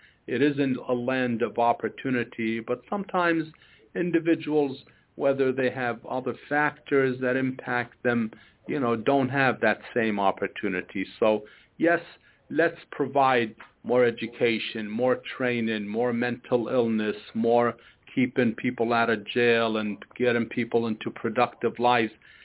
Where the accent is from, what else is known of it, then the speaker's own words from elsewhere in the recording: New York, United States; what we as families growing up in New York, especially immigrant families, need to do to get ahead.